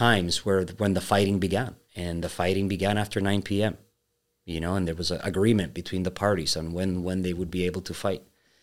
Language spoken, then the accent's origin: English; Miami, Florida, United States; born there; And I was born in Miami out of pure luck. So I was born 3 months later.